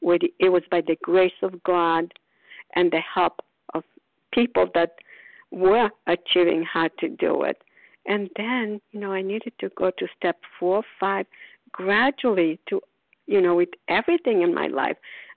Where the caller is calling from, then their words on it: Port Charlotte, Florida, United States; calling from Port Charlotte, Florida.